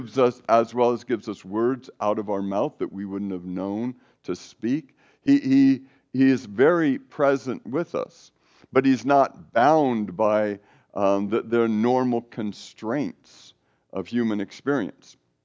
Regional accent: California, United States; because I came from Northern California

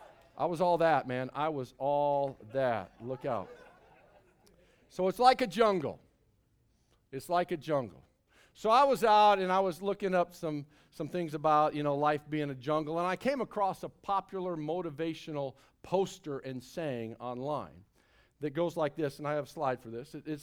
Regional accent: Mount Vernon, Illinois, United States; Well, I grew up in Mount Vernon, Illinois, back in the 1980s.

